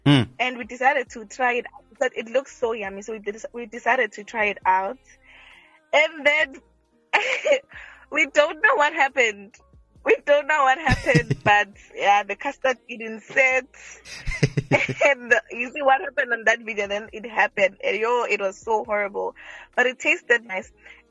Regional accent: Eswatini; And I'm from Eswatini, actually.

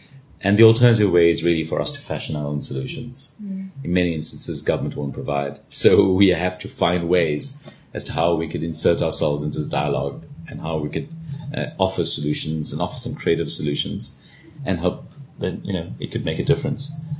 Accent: South Africa; we're still South African bulls. It's been really, really tough in the last decade, and you know, we have felt some existential stress about our country

